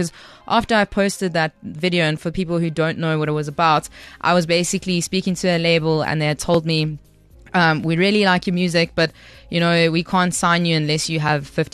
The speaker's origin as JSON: {"language": "English", "town": "Mbombela", "region": "Mpumalanga", "country": "South Africa", "tie": "born or raised there", "lives_now": "Cape Town, South Africa", "said": "And I don't think they were aware that the Mbombela game is my hometown. Nelspruit's my hometown."}